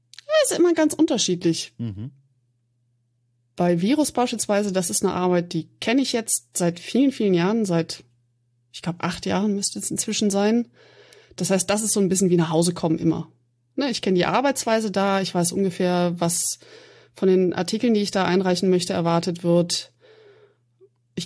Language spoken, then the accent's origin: German; Aachen, North Rhine-Westphalia, Germany; Ich komme aus Aachen. Und wenn man aus Aachen kommt, dann ist man erstmal schon mal generell sehr empört, wenn man woanders hinzieht